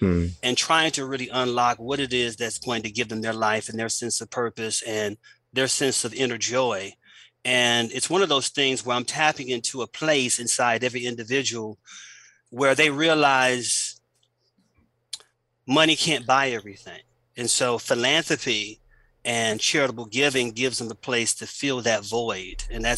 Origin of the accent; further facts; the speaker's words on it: Miami, Florida, United States; with all the different cities that I've moved to since I left my hometown, Miami, being in the space of philanthropy.